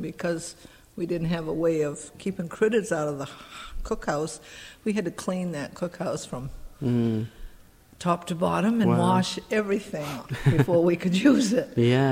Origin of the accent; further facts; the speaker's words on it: Belmont, New Hampshire, United States; now in Gilmanton, United States; I grew up in Belmont